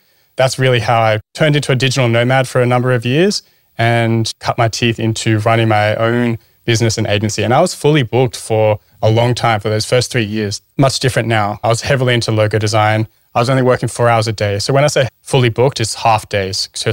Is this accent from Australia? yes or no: yes; Australia; You could stay there for about 3 months on our visa being Australian.